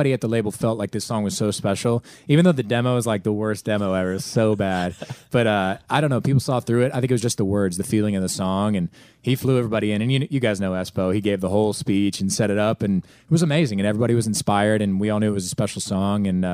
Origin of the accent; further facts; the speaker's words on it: Pittsburgh, Pennsylvania, United States; You know, we played in my hometown, Pittsburgh. We played at Heinz Field.